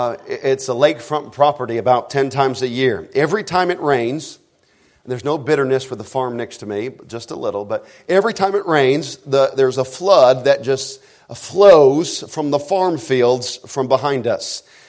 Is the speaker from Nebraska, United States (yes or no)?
yes; Nebraska, United States; I'm from Nebraska, it happens all the time.